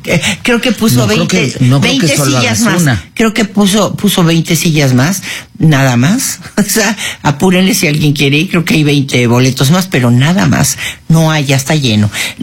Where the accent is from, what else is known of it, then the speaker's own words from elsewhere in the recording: Mexico; Crezco en México desde los 4 años. Yo, a los 4 años que se divorcian mis padres, mi mamá me trae a México a vivir con mi familia mexicana. Entonces, yo soy mexicana.